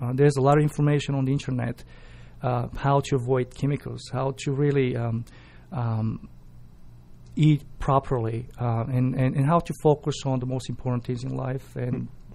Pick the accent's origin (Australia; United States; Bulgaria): Bulgaria; English is a second language; From where I'm coming from Bulgaria, and even, you know, most part of the Europe, a lot of people walking.